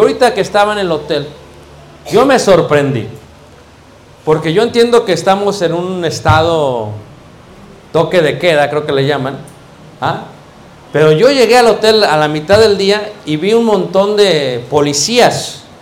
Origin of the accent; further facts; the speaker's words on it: Mexico; Y yo decía, como buen mexicano, aquí me voy a meter.